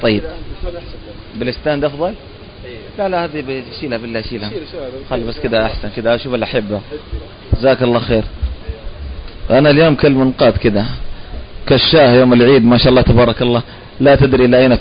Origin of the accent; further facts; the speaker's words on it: Jeddah, Makkah Province, Saudi Arabia; تربيت وترعرعت في جدة وبالأخص في حي الهندوية، وحفظت القرآن بفضل الله سبحانه وتعالى في مسجد الروضة بباب شريف،